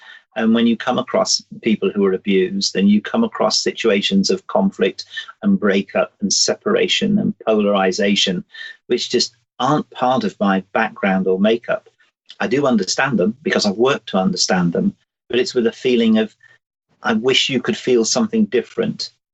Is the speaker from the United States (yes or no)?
no; North West England, United Kingdom; You know, I grew up in the Northwest. We were within touching distance of the Moors murderers.